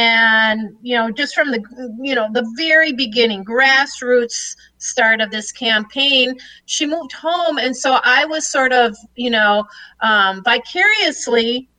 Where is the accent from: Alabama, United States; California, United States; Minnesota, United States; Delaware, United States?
Minnesota, United States; And so I grew up here in Minnesota as an adult.